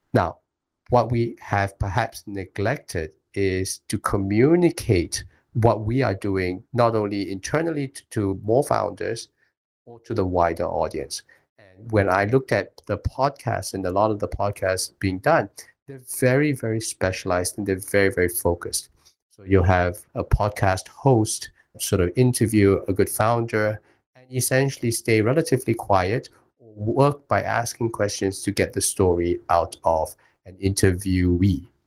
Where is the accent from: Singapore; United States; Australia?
Singapore; I'm Singaporean. I'm very decidedly middle class. I grew up in a place called Thompson. It is like the home of middle class behavior.